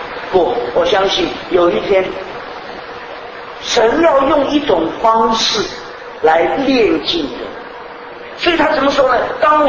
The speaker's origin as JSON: {"language": "Chinese", "country": "China", "said": "啊，就像我们中国人讲的，满嘴仁义道德，一肚子男盗女娼。"}